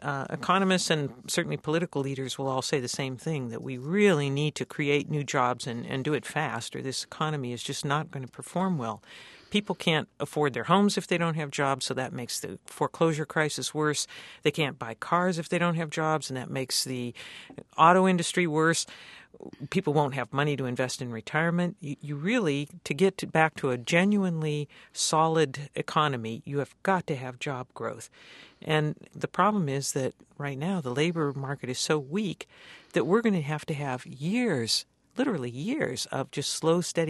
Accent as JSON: {"language": "English", "town": "Youngstown", "region": "Ohio", "country": "United States", "tie": "born or raised there", "said": "You know, when I was a kid growing up in Youngstown, Ohio, the steel mills there employed huge numbers of laborers."}